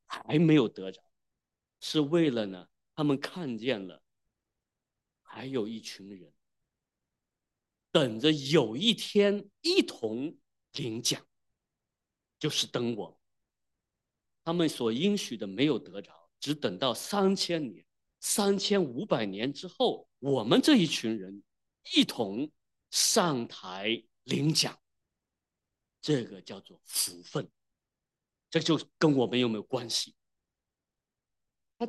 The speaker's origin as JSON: {"language": "Chinese", "town": "Wenzhou", "region": "Zhejiang", "country": "China", "said": "我们温州人对他特别有感情，"}